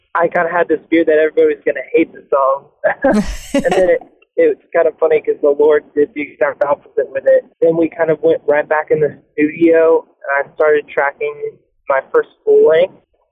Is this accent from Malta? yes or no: no; Clovis, California, United States; I'm originally from Clovis, California.